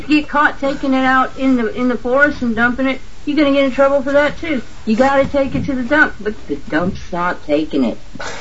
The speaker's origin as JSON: {"language": "English", "region": "Louisiana", "country": "United States", "tie": "born or raised there", "said": "I grew up in Louisiana."}